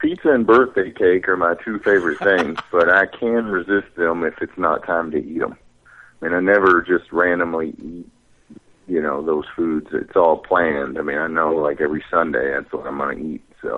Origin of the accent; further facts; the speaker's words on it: Ohio Valley, United States; I'm from the Ohio Valley, so I grew up watching the USWA and the NWA.